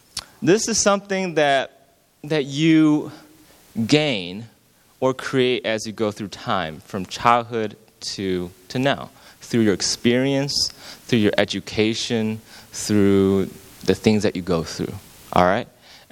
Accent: New York, United States; growing up in Rochester, Troy, this area, right? Going to good schools, having the friends in this area, this safe place

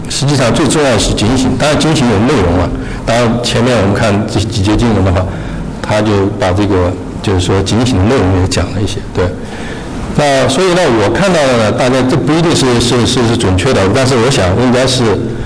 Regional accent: China; 另外一种解释呢，那就是说我们中国人讲呢

